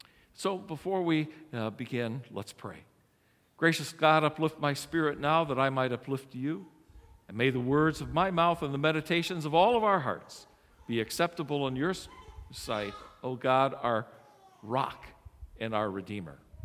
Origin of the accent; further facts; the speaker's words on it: Indianapolis, Indiana, United States; before that I was from Indianapolis, Indiana, and from a downtown church there. So when I came to Wisconsin, all of the churches in Wisconsin were small in comparison to what I grew up with in Indiana.